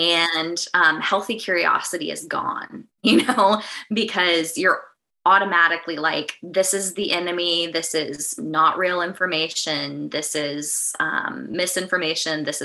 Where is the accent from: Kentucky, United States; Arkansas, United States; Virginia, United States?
Arkansas, United States; Springdale; but I grew up in Northwest Arkansas, a little town called Springdale.